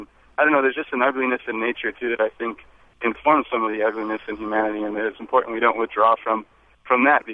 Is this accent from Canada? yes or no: no; Guatemala; now in United States; I was born and raised in Guatemala of U.S. citizen parents, and spent my early life on the South Pacific coast with no electricity, no running water